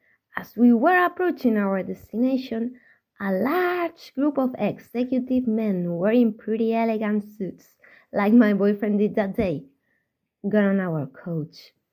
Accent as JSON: {"language": "English", "country": "Spain", "second_language": "English", "said": "I'm from Spain."}